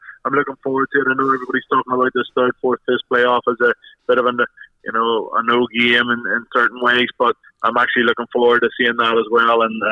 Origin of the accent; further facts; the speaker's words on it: Ireland; as an Irishman, you know, you always kind of have a bit of, you don't want to see England do that well.